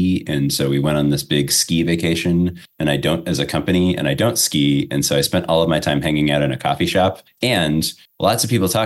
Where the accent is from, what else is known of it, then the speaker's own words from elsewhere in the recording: California, United States; I grew up in the Bay Area